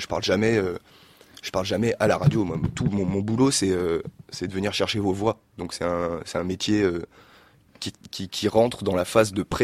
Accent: Grenoble, Auvergne-Rhône-Alpes, France; moi j'ai fait sciences politiques à Grenoble, parce que je suis grenoblois, puis un master de journalisme à Paris, donc 2 ans.

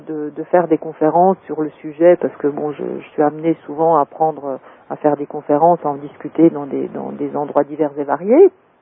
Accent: Bourgogne-Franche-Comté, France; moi je suis originaire du Jura

